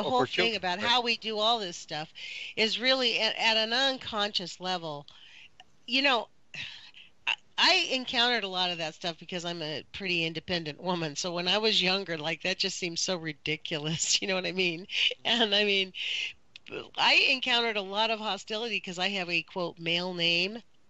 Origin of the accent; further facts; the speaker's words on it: United States; Like, as an American male, he's like really.